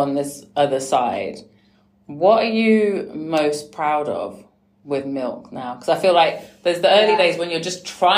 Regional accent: Birmingham, West Midlands, United Kingdom; I'm from the UK. I'm from Birmingham. So West Midlands.

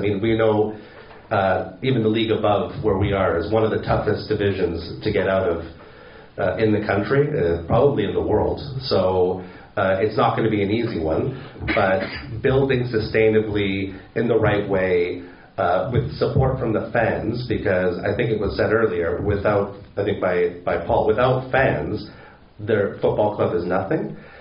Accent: Toronto, Ontario, Canada; It's a lot of guys from Toronto, my hometown, Canada

